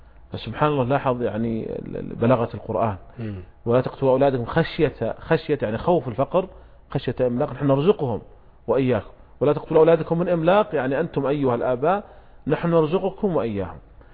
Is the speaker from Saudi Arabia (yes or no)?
yes; Saudi Arabia; وعندنا في المملكة العربية السعودية